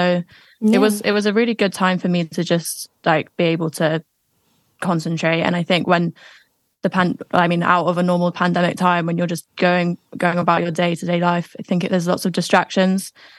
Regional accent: London, United Kingdom; Yeah, I was born here. Yeah. Born in this house, actually.

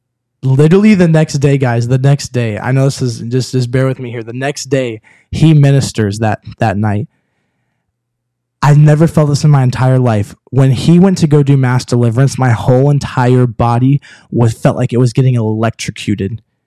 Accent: Indiana, United States; So I'm from Indiana and he went to Herron, Illinois, which is like one of the smallest towns that you can think.

